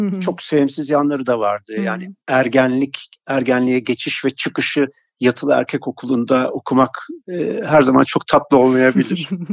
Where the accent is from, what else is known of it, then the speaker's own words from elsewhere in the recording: Ankara, Turkey; Seçtiğim yer, yaşamayı seçtiğim yer Ankara. Yani aile köküm İstanbullu ama ben Ankaralıyım.